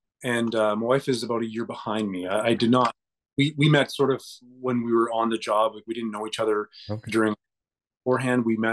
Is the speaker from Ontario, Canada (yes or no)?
yes; Toronto, Ontario, Canada; also born or lived in Newfoundland; Came back to Toronto and I did the rest of my growing up, such as it was, in Toronto.